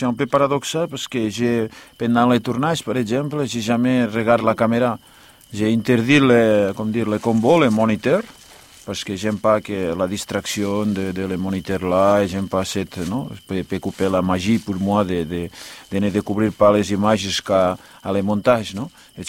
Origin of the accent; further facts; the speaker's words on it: Banyoles, Catalonia, Spain; born there; French is a second language; j'habite à la campagne et peut-être que là, je suis né à Vagnoles, au nord, à côté de la frontière avec la France. Je suis né à côté de Dalí, où était né Dalí.